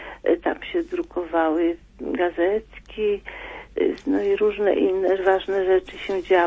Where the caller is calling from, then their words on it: Wrocław, Lower Silesian Voivodeship, Poland; Ja z Wrocławia dzwonię.